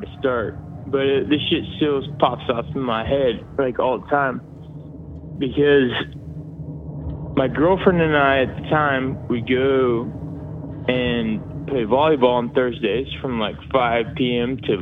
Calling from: Charlotte, North Carolina, United States; Charlotte, North Carolina, but this story happened in Charleston, South Carolina.

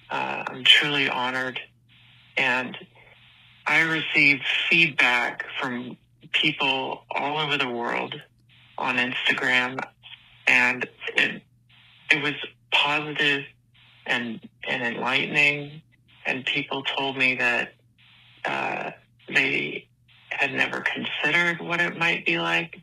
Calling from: Osaka, Japan; I'm calling in from Osaka, Japan.

